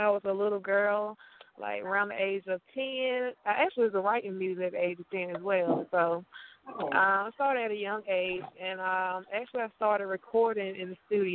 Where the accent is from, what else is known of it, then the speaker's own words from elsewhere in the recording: Oxford, North Carolina, United States; Well, yeah, that's my state, and I'm from Oxford, North Carolina. That's my city.